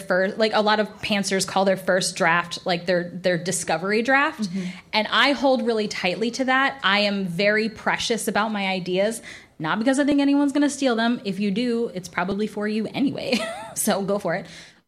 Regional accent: Florida, United States; They played football because I grew up in Florida.

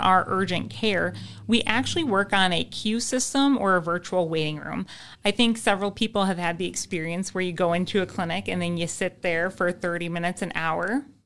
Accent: Stratford, Wisconsin, United States; also born or lived in Madison; I'm from a small town in central Wisconsin called Stratford. Moved on to UW-Madison for undergrad and graduate school, veterinary school.

